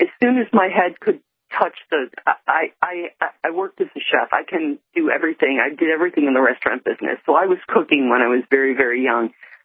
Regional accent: Chicago, Illinois, United States; now in Ithaca, United States; I'm from Chicago, actually. I'm calling from Ithaca, New York.

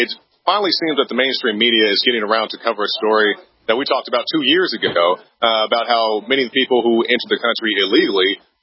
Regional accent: Tulsa, Oklahoma, United States; bro, I'm from Tulsa, Oklahoma. Like, what do you think I was out there doing?

